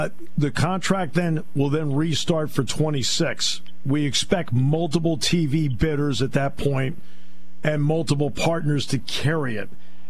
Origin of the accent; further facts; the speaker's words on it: Connecticut, United States; I grew up in Connecticut. I thought that was great.